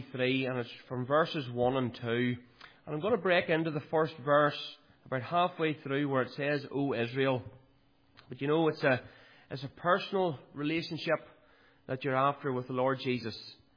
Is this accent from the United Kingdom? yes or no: yes; Craigavon, Northern Ireland, United Kingdom; born there; So I was born in Craigavon Area Hospital on the 29th of April, 1985